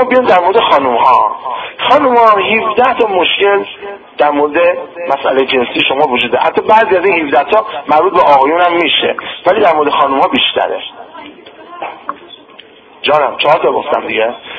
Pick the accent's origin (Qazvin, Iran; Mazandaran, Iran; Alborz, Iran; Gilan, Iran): Alborz, Iran; Karaj; also born or lived in Tehran; now in Qom, Iran; من الان خودم ساکن قومم، منزل مادرم اینها عظیمیه کرج، بزرگ شده کرجم، زادگاهم تهران بوده،